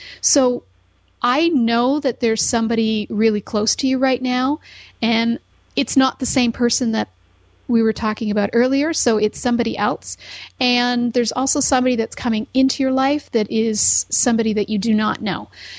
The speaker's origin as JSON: {"language": "English", "town": "Owen Sound", "region": "Ontario", "country": "Canada", "tie": "born or raised there", "said": "I grew up in Owen Sound, so this is kind of exciting for me."}